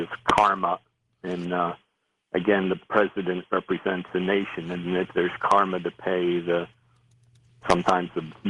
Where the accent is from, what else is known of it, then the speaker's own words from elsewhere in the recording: Baltimore, Maryland, United States; I was just starting high school, and I was growing up in Baltimore. When I was growing up, being an Irish Catholic Democrat was all one word.